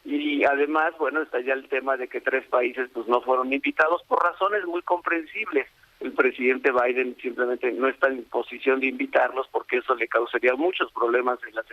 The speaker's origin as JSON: {"language": "Spanish", "country": "Mexico", "said": "Yo como mexicano, la verdad es que me siento muy bien"}